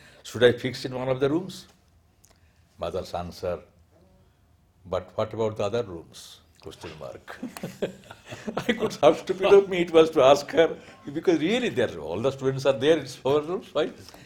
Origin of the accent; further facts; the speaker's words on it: Odisha, India; which was built by my government of my home state, Odisha.